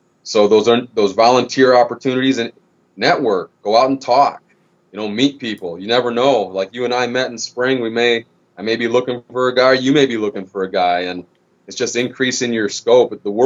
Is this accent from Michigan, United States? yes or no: yes; Michigan, United States; I grew up in Michigan, hard work.